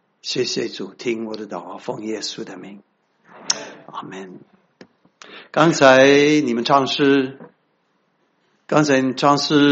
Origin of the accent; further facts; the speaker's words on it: Taiwan; accent: Taiwanese Mandarin; 我讲的普通话是台湾国语啊。